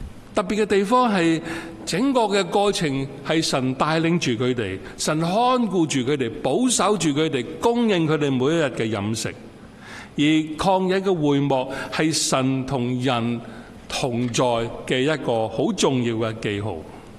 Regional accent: China; 在新年開始的時候跟我們中國人有點不同

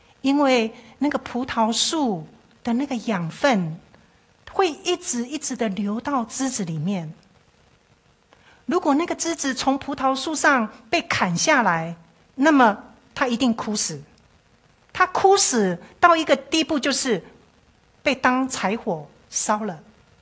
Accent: Chiayi, Chiayi County, Taiwan; also born or lived in Miaoli; 因为我是苗栗出生的，我是客家人，后来搬到嘉义去，因为我的奶奶住在嘉义。

